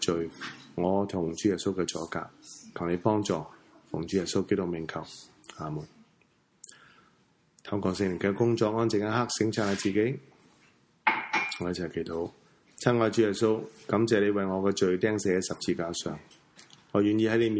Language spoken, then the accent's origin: Chinese; Hong Kong; 我们作为香港人在这个患难中